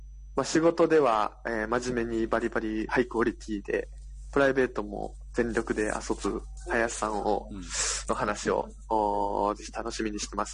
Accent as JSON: {"language": "Japanese", "region": "Osaka", "country": "Japan", "said": "私大阪出身でして、"}